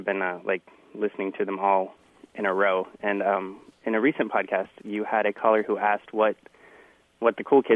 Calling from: Santa Cruz, California, United States; I'm calling from Santa Cruz, California.

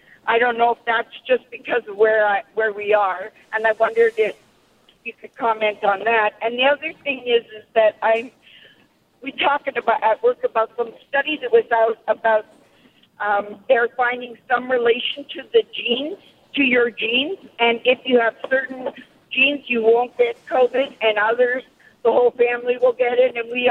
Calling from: Sacramento, California, United States; Hi, I'm calling from the Sacramento area, and I'm on my way home from work, actually.

